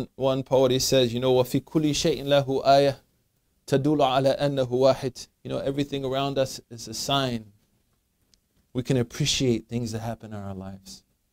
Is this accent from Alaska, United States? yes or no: no; Oklahoma, United States; I'm from Oklahoma. When I was little, I remember one of my first memories is my father carrying me in the tornado to a cellar.